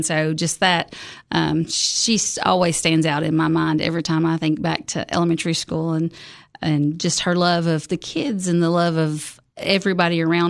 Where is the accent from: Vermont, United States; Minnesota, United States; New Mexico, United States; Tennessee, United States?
Tennessee, United States; Monterey; And because I grew up here in Putnam County, so I'm a Monterey girl. I went to Monterey, went to Uffelman in Monterey High School.